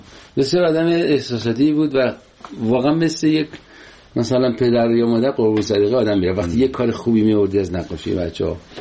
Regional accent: Sangsar, Semnan, Iran; غذای سنتی ولایت ما سنگسر، یکی از دهات شمال سمنانه

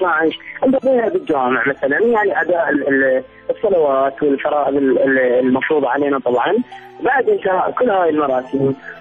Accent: Kirkuk, Kirkuk Governorate, Iraq; أجواء رمضان عندنا بكركوك أعتقد مختلفة شوية

